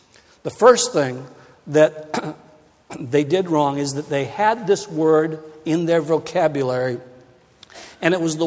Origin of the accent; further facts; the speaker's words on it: Maine, United States; I never left my home state of Maine until I was in my teens. I had never gone beyond the borders of Maine.